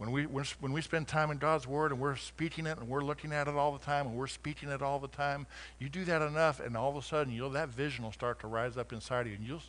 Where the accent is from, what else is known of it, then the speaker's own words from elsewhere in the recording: Colorado, United States; We were blessed growing up, Laura and I, growing up on the Front Range of Colorado, in Colorado, where we could see the beautiful Rocky Mountains every day you walk out.